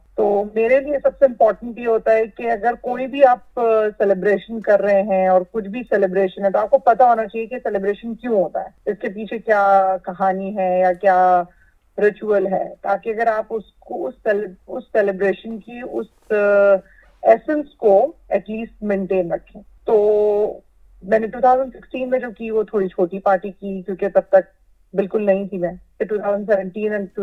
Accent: Lucknow, Uttar Pradesh, India; now in Australia; पूरा नाम, और क्या कहते हैं, मैं हिंदुस्तान में लखनऊ से हूँ और मैं ऑस्ट्रेलिया जो है ये कहते हैं 2016 में माइग्रेट करी थी।

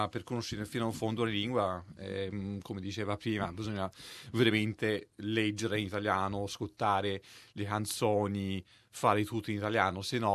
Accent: Melbourne, Victoria, Australia; born there; Italian is a second language; Io sono nato qua a Melbourne, genitori inglesi, perciò ho le doppie nazionalità, sia australiana che britannica. E poi nell'89 sono andato in Italia la prima volta

